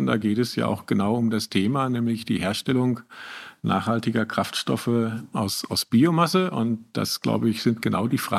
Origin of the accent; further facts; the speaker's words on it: North Rhine-Westphalia, Germany; born there; ich komme gebürtig aus dem Münsterland und habe dann dort studiert.